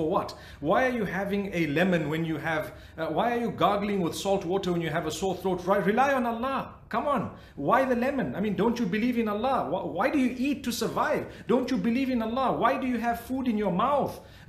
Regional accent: Zimbabwe; I was born and raised in Zimbabwe.

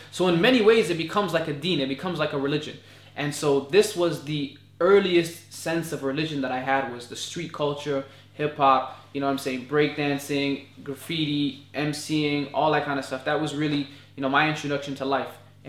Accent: Toronto, Ontario, Canada; born or raised there

